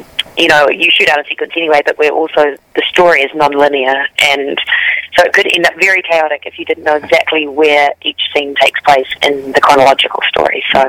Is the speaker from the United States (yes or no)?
no; New Zealand; But growing up in New Zealand, we had access to a ton of American and British film and television.